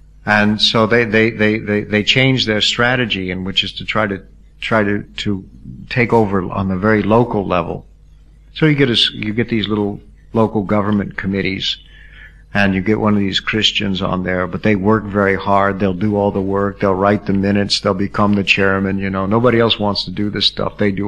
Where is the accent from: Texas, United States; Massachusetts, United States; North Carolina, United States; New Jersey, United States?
Texas, United States; also born or lived in Oklahoma; there's still the fundamentalists that I grew up with in Texas and Oklahoma.